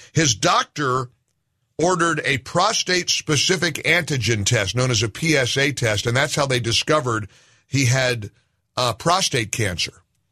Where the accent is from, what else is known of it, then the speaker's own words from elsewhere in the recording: New York, United States; I'm a New Yorker.